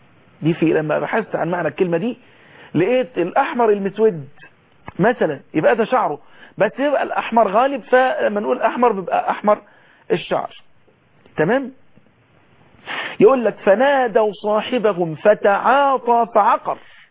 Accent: Egypt

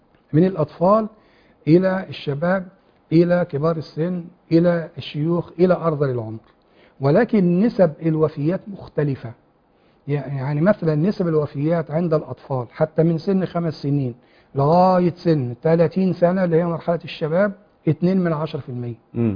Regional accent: Egypt

